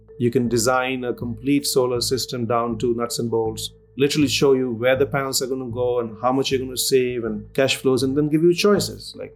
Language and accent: English; India; also born or lived in Calcutta; I grew up in India in a small town, Balranchi, which is in the eastern side. I was born in Calcutta, which is a major city.